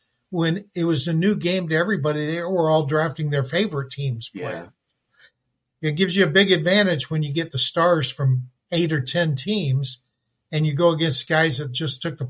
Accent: Michigan, United States; I grew up in Michigan. I'm a huge Michigan fan.

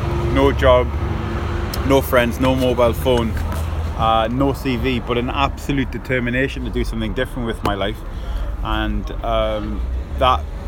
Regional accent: North East England, United Kingdom; I jokingly say sometimes I'm quarter English, quarter Irish, quarter Saudi, quarter Bahrainian, and 100% Geordie. Born and raised in the northeast of England with my Irish grandmother from the age of 7.

